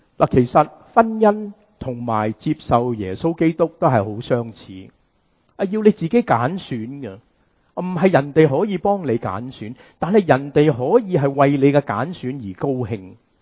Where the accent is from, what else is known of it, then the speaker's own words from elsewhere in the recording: China; 我们中国人成日都说今朝有酒今朝醉